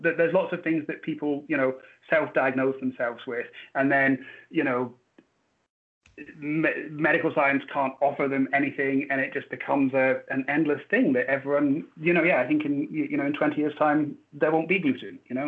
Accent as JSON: {"language": "English", "region": "Scotland", "country": "United Kingdom", "said": "I come from Scotland, as I said"}